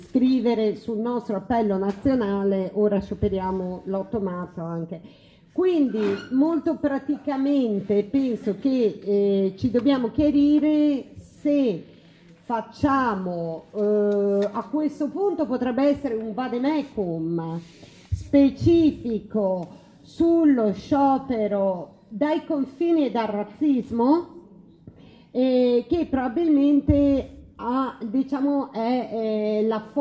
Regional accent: Friuli-Venezia Giulia, Italy; essendo io una friulana pratica

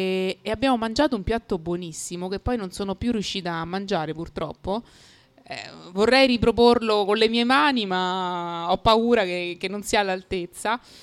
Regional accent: Rome, Lazio, Italy; In realtà io provengo da Roma, nel senso che sono nata qui, ma non la mia famiglia, che invece è di origini sarde.

